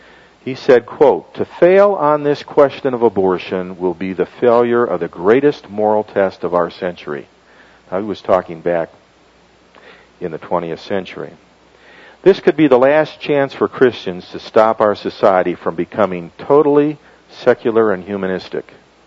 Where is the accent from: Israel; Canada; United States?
United States; Michigan; I grew up in Michigan.